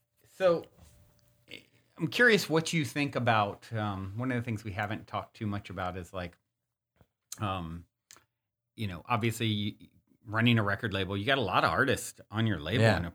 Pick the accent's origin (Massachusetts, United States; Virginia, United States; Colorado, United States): Virginia, United States; Virginia.